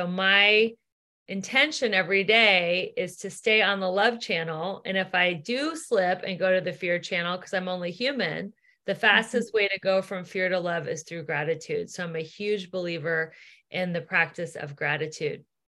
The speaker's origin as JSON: {"language": "English", "town": "Cincinnati", "region": "Ohio", "country": "United States", "tie": "born or raised there", "lives_now": "Los Angeles, United States", "said": "So I grew up in Cincinnati, Ohio, and I had a childhood dream of being an actress. So I moved to LA about 20 years ago"}